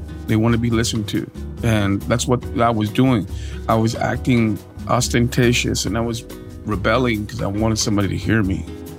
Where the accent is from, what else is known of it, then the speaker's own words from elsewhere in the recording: New York City, New York, United States; And that just shows how neat growing up in New York City was, right, Mom?